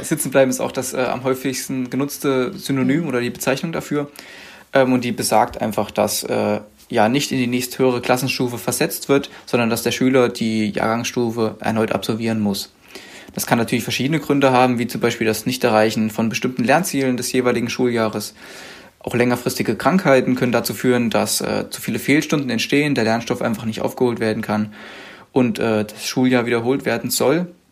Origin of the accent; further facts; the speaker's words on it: Thuringia, Germany; Ich komme aus Thüringen, bin auch gebürtiger Thüringer. Bei uns nennt man das zum Beispiel Ehrenrunde drehen oder hängen bleiben.